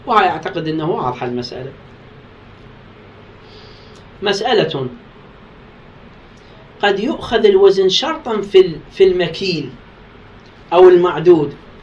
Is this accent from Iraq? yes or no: yes; Iraq; بس إحنا عندنا في العراق البيض يباع بالعد،